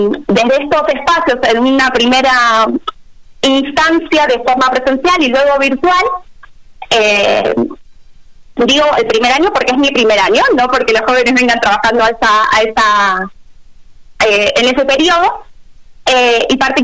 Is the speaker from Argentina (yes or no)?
yes; Argentina; now in Colombia; como verán por mi acento, yo soy argentina, y me mudé a Colombia hace 2 años